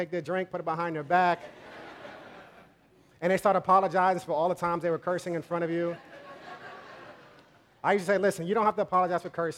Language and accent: English; New York, United States; But I grew up in Westchester, and Westchester, one of my weekly chores was doing landscaping and cutting the grass.